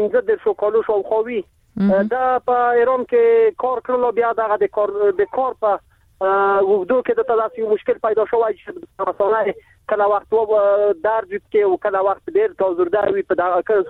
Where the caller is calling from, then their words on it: Maidan Wardak, Afghanistan; وردګ انده وردګونه